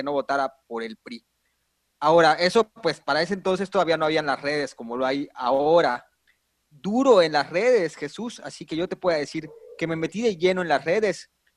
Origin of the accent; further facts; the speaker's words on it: Yucatán, Mexico; bueno, yo soy de Yucatán.